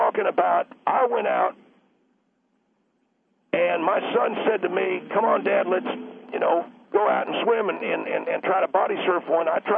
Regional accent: San Antonio, Texas, United States; And I come originally from Texas. I'm from the San Antonio, Texas area.

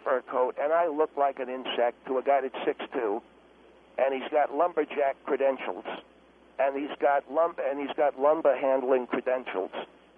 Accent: California, United States; because he was from Alaska and I came from California.

